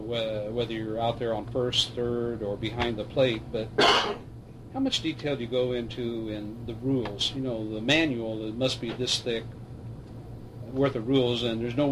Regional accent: Midwest, United States; I always heard, as a Midwesterner, and I always heard a lot about stickball.

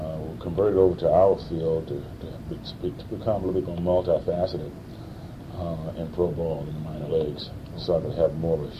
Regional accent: Atlanta, Georgia, United States; also born or lived in Missouri; Well, I was born in Missouri, but moved to Atlanta, Georgia very early in my life, and grew up there, went to high school and college in Atlanta.

